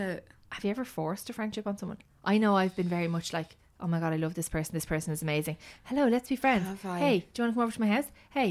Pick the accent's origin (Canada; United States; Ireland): Ireland; Dublin, Leinster; she's from Athlone and I'm from Dublin, right?